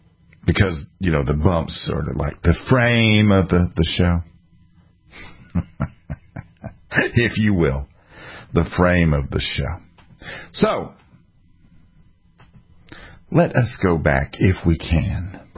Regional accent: South Carolina, United States; One is my home state, South Carolina.

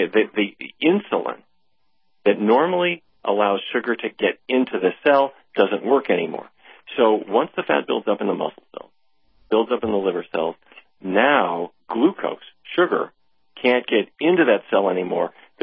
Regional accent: North Dakota, United States; I grew up in North Dakota. My father was the diabetes expert for the town

